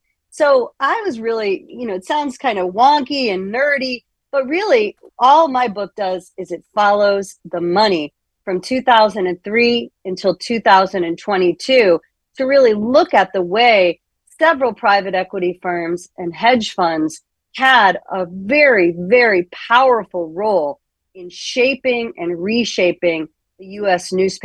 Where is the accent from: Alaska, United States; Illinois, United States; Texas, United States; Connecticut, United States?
Connecticut, United States; So the Tribune owned the Hartford Courant, which was my hometown newspaper in Connecticut.